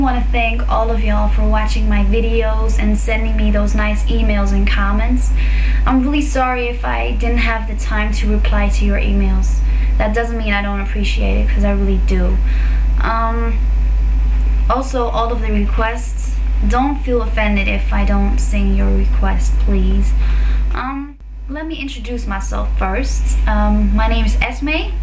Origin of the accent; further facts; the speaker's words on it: Netherlands; I'm from the Netherlands, which is a really small country.